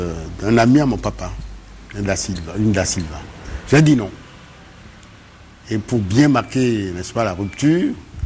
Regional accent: Benin; On dit qu'on est béninois, d'abord et avant tout, nous nous réclamons de cette citoyenneté-là, on est béninois

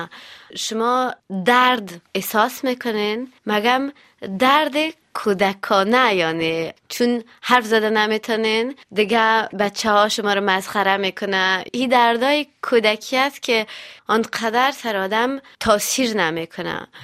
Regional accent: Montpellier, Occitania, France; now in Paris, France; در جنوب فرانسه. در اونجا بزرگ شدم دیگه، تا صنف 12 تحصیلات ما اونجا کردم. بعد از او پاریس آمدم

